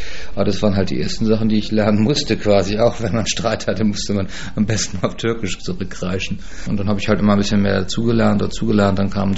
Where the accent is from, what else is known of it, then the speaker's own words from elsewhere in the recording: Hamburg, Germany; Ich bin in Hamburg aufgewachsen, auch in einem ziemlich normalen Arbeiterstadtteil, wie man so schön sagt. Osdorfer Born ist das, sind also eine Hochhaussiedlung, also ziemlich on the ground.